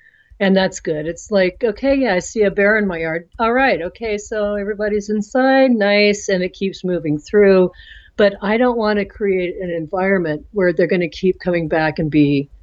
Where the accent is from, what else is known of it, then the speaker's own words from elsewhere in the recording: Midwest, United States; I was raised in the Midwest, and my mother had a huge garden, and we lived off of it.